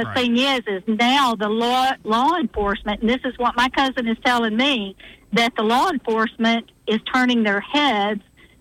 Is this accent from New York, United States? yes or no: no; Laurel, Mississippi, United States; And I'm also from Laurel. Okay, my family lives on the same street that Marsha Blackburn lives on.